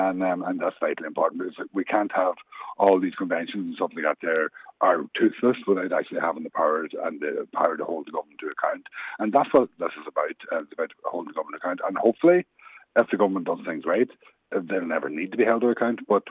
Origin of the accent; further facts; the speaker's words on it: Ireland; that the state and we as Irish people recognise that they have had more difficulty in surviving in their society